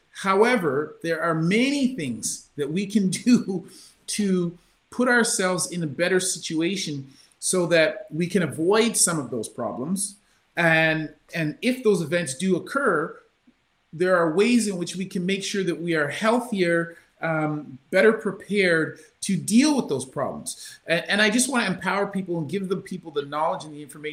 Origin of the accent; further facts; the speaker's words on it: Canada; So I'm a Canadian, a first-generation Canadian, but my parents are Jamaican heritage. Right. And when I grew up, we had nothing. My parents were factory workers.